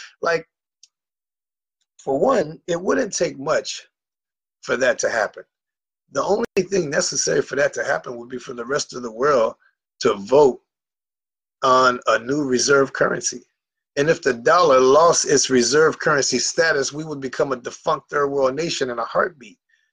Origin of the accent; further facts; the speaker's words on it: United States; And I mean, it's sad to say this as an American